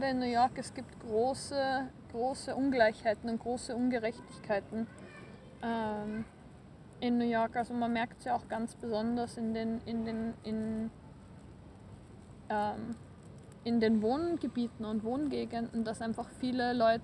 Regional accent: Vienna, Austria; wie ich bin in Wien aufgewachsen, wie ich Wien nie gefunden habe.

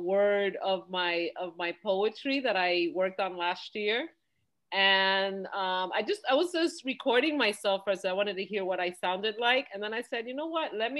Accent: New York City, New York, United States; I think I had like the best childhood growing up in Inwood, you know, yeah. Just going to Inwood Park and playing in the street, like on Vermilia. I grew up on Vermilia

